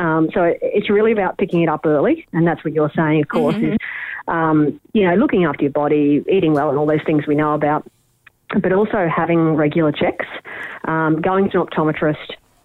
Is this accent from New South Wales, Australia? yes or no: no; Rockhampton, Queensland, Australia; born there; now in Brisbane, Australia; I was born in Rocky on Dirumbal country up there, and I moved down to Brisbane about 95.